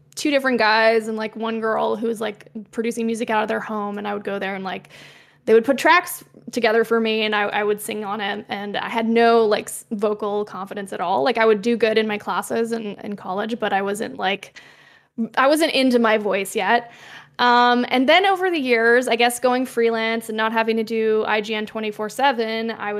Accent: Quebec, Canada; I'm from Quebec. Yeah, like … you know? Gotta do some representation, like, representing my home province.

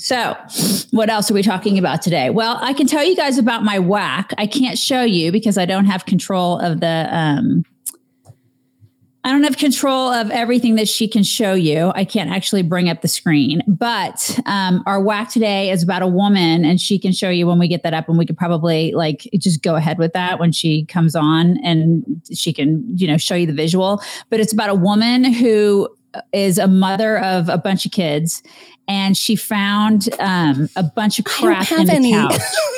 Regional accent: Atlanta, Georgia, United States; So it was like that when I grew up in Atlanta. And I loved it as a kid.

